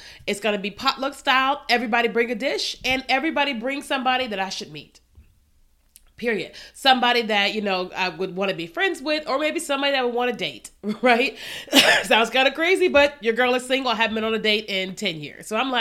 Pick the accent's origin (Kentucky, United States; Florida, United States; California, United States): Kentucky, United States; I'm from Kentucky. So I like to be around everybody, you know?